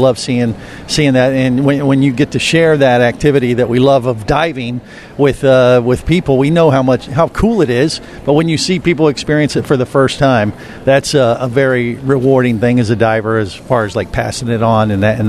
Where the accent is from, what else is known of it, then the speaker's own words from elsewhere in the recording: Orlando, Florida, United States; I'm from Orlando.